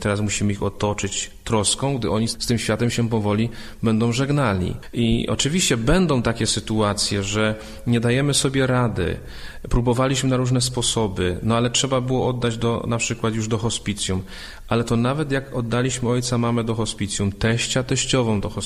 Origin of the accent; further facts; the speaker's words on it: Olesno, Opole Voivodeship, Poland; bo ja z Olesna